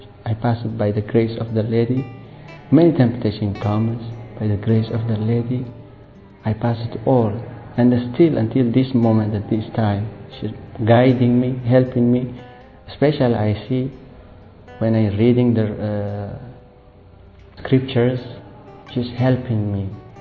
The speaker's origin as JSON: {"language": "English", "country": "Eritrea", "said": "I'm from Eritrea."}